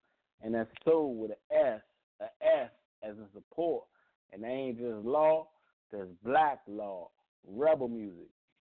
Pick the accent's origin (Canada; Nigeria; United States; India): United States; Washington, District of Columbia; they mistook my accent for being a Baltimore accent, right? So respectfully, I said, no, sis, in Christ's name, I'm not from Baltimore. And so she won't get a, you know, they felt as though I was disrespecting them. I'm like, no, I said, I felt disrespected as a D.C. dude.